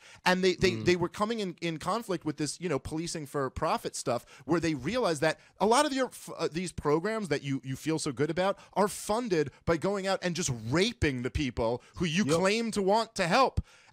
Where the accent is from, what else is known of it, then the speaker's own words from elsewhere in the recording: Brooklyn, New York, United States; I grew up in Brooklyn, which is basically just considered white to be a Jewish kid